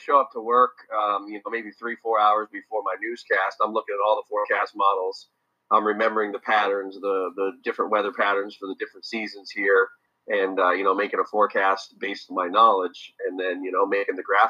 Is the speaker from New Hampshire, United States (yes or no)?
yes; New Hampshire, United States; Well, you know, I grew up in New Hampshire, so I know how you feel. Our weather in New Hampshire is very similar to yours in Nova Scotia.